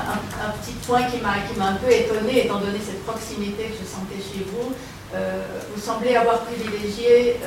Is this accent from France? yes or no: no; Switzerland; Je suis touchée en tant que juive, je suis touchée en tant que suisse aussi